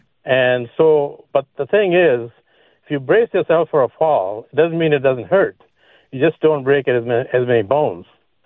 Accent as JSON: {"language": "English", "country": "India", "tie": "born or raised there", "second_language": "English", "said": "I went to, growing up in India, I went to a Catholic school. 12 years, same school, kindergarten through high school."}